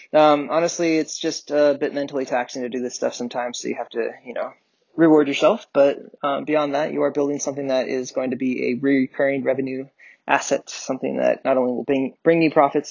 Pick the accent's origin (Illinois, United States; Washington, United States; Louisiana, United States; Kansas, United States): Washington, United States; Seattle; also born or lived in Idaho / Los Angeles; I grew up in Seattle, went to Idaho, and in my high school years, went down to Los Angeles for my college years.